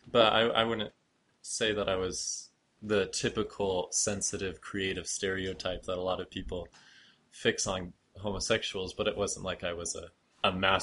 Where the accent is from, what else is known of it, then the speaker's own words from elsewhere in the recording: Henderson, Nevada, United States; I grew up in Henderson, Nevada, just outside of Las Vegas.